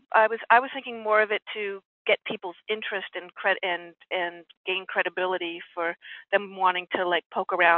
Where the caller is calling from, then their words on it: Connecticut, United States; I'm calling from Connecticut